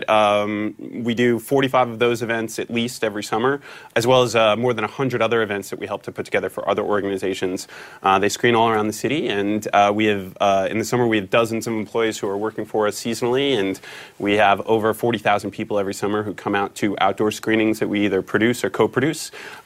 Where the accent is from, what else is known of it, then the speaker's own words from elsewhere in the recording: New York City, New York, United States; I grew up in New York City.